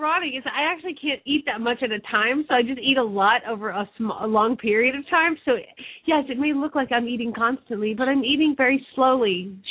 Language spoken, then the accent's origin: English; Phoenix, Arizona, United States; from Phoenix, Arizona